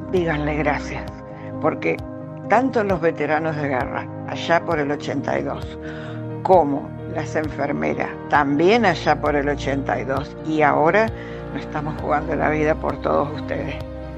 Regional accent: Argentina; Para mí es un orgullo haber participado en esta guerra como mujer, como argentina, como enfermera.

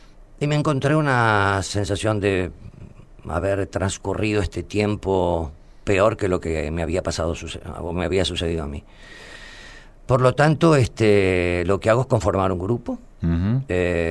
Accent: Italy; Spanish is a second language; habla italiano, porque yo soy italiano, habla español, habla portugués, habla inglés

